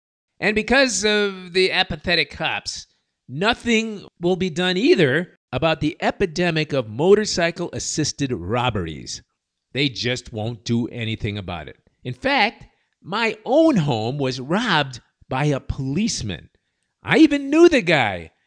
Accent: Serbia; She is Colombian, and I'm originally from Serbia.

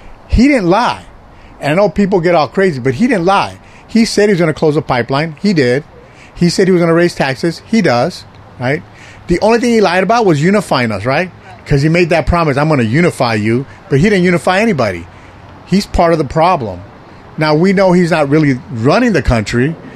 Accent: Puerto Rico; I'm from Puerto Rico.

